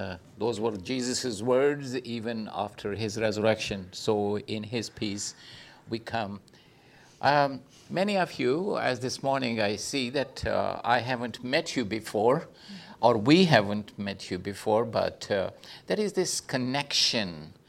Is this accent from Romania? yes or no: no; Pakistan; I come from Pakistan, from the remote part of Pakistan, tribal area